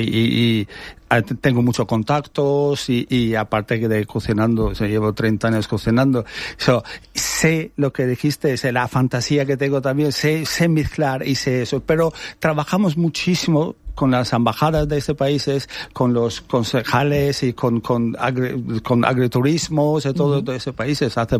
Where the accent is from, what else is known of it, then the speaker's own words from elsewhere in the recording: Albania; born there; Spanish is a second language; Nací en Albania y por eso que significa sabor.